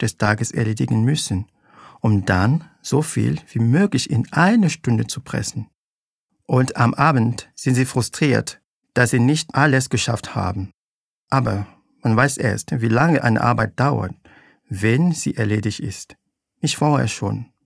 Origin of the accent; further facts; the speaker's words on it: Douala, Littoral, Cameroon; now in Germany; Ich komme aus Douala, Kamerun und lebe seit 10 Jahren in Deutschland.